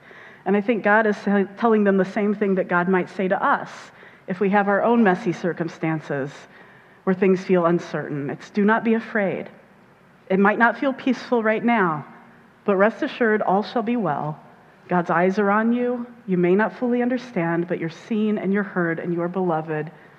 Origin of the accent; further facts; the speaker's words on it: Indiana, United States; When I was little, I grew up in Indiana.